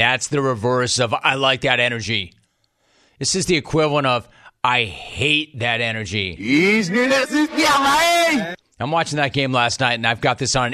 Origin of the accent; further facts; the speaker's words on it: California, United States; It's the Valley. I grew up in the Valley. I rep the 818 hard.